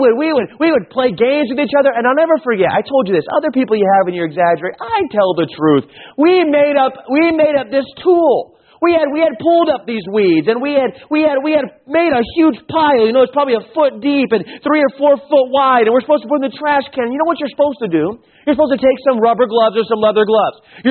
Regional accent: Tucson, Arizona, United States; I grew up in Tucson, Arizona.

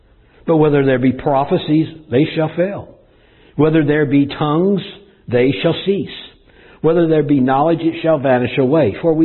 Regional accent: Wichita, Kansas, United States; moved away as an adult; now in Texas, United States; When we came down from Texas, from Wichita, Kansas, we came down here to consider to go to Bible college at Arlington Baptist College.

